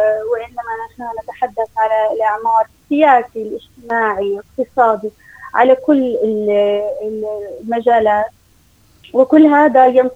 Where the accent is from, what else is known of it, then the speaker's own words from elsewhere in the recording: Syria; كسوريين عاشوا الويلات، وخصوصا بالسنوات الأخيرة، سنوات 14 الأخيرة بعد انطلاق الثورة